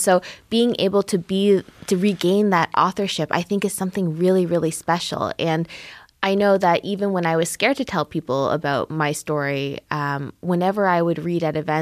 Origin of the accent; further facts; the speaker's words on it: Scarborough, Ontario, Canada; I am a 90s baby. This is all the songs I grew up in Scarborough.